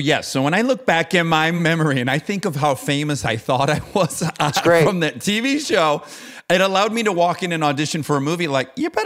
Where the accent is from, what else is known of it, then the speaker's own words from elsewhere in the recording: New Jersey, United States; Now, growing up in New Jersey, first of all, I love you on Stern.